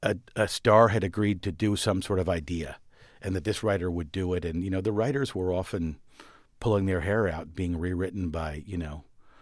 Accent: Washington, District of Columbia, United States; fortunately, my father was a career diplomat. I grew up in Washington, so I'd been drinking the water all my life, so to speak.

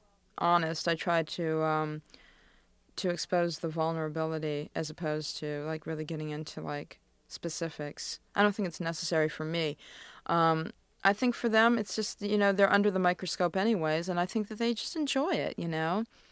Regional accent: Arizona, United States; I'm Jewish. I grew up in Arizona, and there was that kind of, you know, detached experience we'd both had

